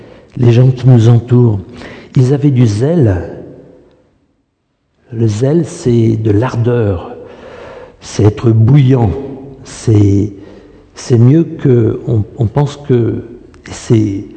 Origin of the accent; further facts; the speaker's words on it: United States; French is a second language; now in France; Quand je suis venu des États-Unis avec le désir de partager l'Évangile et que je me suis retrouvé en France avec ces Français arrogants